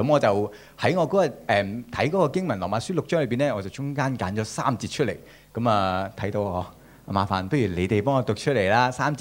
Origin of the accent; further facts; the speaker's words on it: Guangdong, China; 我哋大掃除咧，我哋廣東人就稱為呢個洗邋遢啦